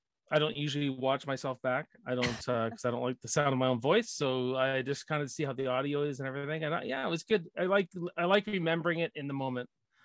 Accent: Canada; And if you can't tell that I'm Canadian, you're going to find out why.

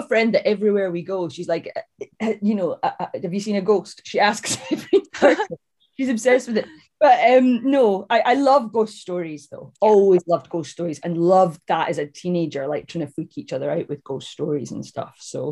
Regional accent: Edinburgh, Scotland, United Kingdom; because obviously we grew up in Edinburgh and there was Edinburgh International Film Festival.

